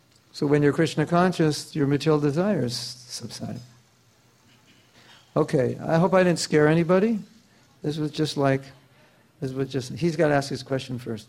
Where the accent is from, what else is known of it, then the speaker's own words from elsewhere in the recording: United States; So Shastibar and I were 19 and 17. We grew up in America. You know what America's like. We grew up in the 60s.